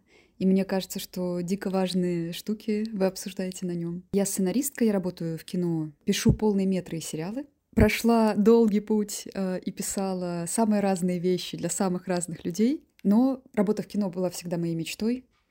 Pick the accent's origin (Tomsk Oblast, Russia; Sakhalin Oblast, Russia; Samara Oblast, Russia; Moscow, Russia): Samara Oblast, Russia; Samara; now in Saint Petersburg, Russia; Да, я из Самары.